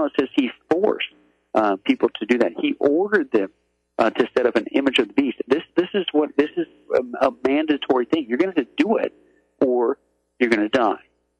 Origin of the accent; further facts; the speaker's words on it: Midwest, United States; like I grew up in the Midwest and always had all of these home remedies